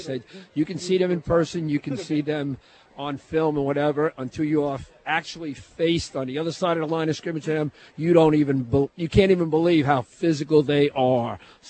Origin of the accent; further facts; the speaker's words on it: New Jersey, United States; I hope so, because I'm from North Jersey, but I'm tired of hearing every time I go visit relatives or something like that, the North Jersey biased up there.